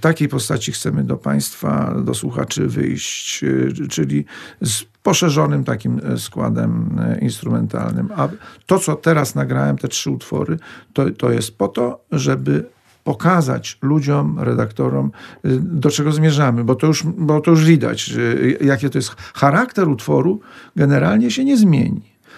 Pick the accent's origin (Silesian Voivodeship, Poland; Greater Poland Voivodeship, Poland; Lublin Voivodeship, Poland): Lublin Voivodeship, Poland; 3 kilometry od Czermna się wychowywałem w Adynie, tylko już po stronie jakby kresowej.